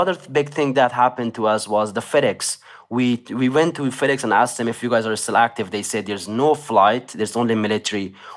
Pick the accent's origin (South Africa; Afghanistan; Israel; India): Afghanistan; now in United States; I am very disappointed as an American citizen, and I am disappointed as an Afghan citizen as well.